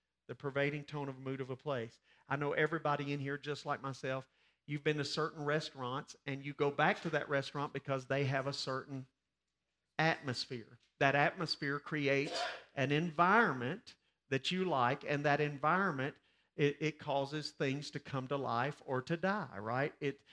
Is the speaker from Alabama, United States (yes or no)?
no; Cookeville, Tennessee, United States; We grew up all in Cookeville here